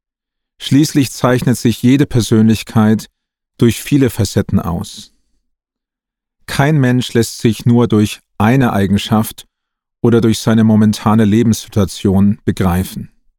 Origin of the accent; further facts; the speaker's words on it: Erlangen, Bavaria, Germany; born there; in Erlangen gehabt, also in meiner Geburtsstadt.